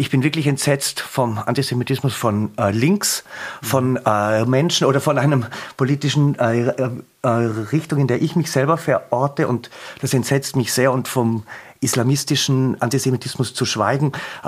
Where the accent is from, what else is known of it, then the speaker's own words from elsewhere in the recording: Innsbruck, Tyrol, Austria; born there; now in Vienna, Austria; ich bin in Innsbruck geboren, wohne in Wien und bin jetzt über Linz angereist.